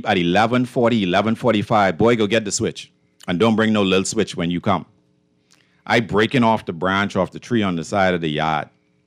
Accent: Sunset Park, New York, United States; growing up in Sunset Park, It was really only about three of us. Like, it's no long, it's nowhere near as developed as it is today.

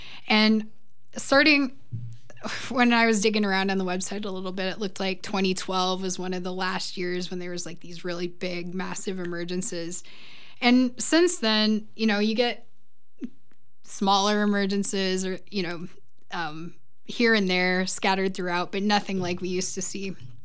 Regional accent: South Dakota, United States; Even growing up in South Dakota, I know it's South Dakota versus Wisconsin, but you couldn't drive anywhere without having a windshield just full of bugs.

